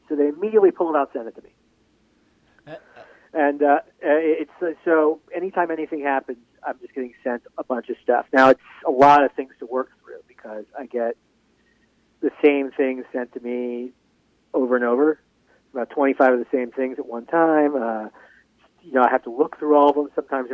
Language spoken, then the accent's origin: English; Miami, Florida, United States; I grew up in South Florida in Miami, but my father was always a Gator.